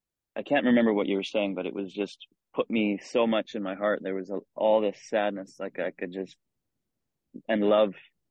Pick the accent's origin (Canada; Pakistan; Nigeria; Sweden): Canada; also born or lived in United States; I'm from Canada. I lived a lot in the States too. My dad's an American citizen. So I have a green card.